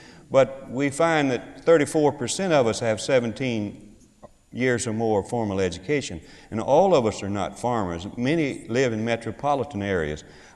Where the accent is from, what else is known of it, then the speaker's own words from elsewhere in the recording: Carrier, Mississippi, United States; When you grow up in a place like I grew up in Carrier, Mississippi, you have to learn culture after you leave home.